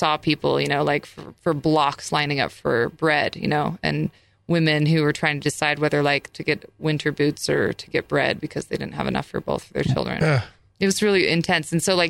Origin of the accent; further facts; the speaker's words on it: Salt Lake City, Utah, United States; also born or lived in Hong Kong / Russia; I was born and raised in Salt Lake City, but have lived abroad. I've traveled and lived extensively abroad.